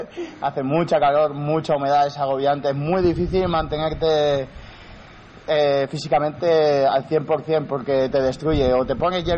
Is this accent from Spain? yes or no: yes; Gandia, Valencian Community, Spain; somos de Gandía y a mitad lo tenemos hecho